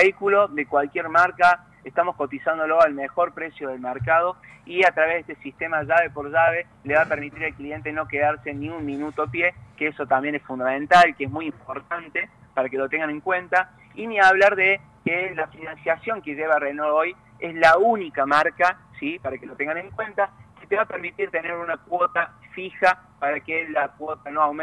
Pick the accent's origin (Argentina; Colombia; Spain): Argentina; Cruz del Eje, Córdoba; No, imagínate que soy de Cruz del Eje.